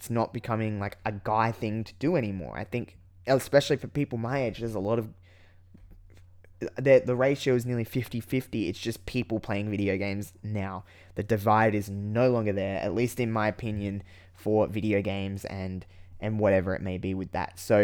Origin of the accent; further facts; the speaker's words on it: Australia; As being an Australian and living in a town where the only place I can really go and buy a physical copy of these games is Target